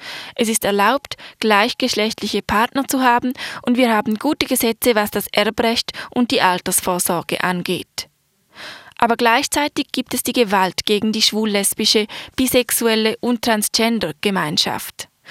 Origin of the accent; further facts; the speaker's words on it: South Africa; German is a second language; Ich bin in Südafrika geboren und aufgewachsen und arbeite auch heute noch dort.